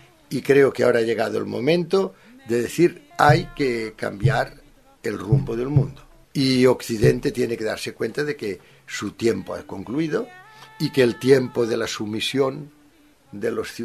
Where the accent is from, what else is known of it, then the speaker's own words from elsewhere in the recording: Catalonia, Spain; yo soy catalán y lo digo siempre